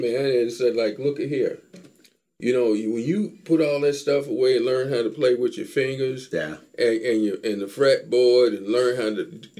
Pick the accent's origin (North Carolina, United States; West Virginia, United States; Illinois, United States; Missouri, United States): Illinois, United States; Chicago; because growing up in Chicago, the old guys would tell me, young man, you got to know how to play with feeling.